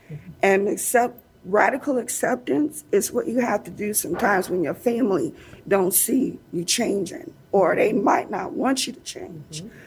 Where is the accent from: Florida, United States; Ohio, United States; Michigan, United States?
Michigan, United States; Detroit; I'm from Detroit. we don't think of stuff like that.